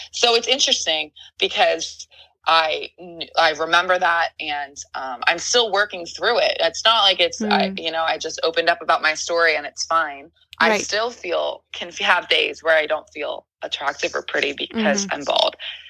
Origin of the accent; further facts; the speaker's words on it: Philadelphia, Pennsylvania, United States; now in Los Angeles, United States; you know, we're from Philly.